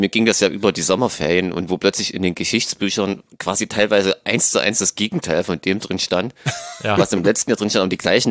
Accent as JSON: {"language": "German", "region": "East Germany", "country": "Germany", "said": "ich kann sie aufgrund meines Dialekts gar nicht verleugnen"}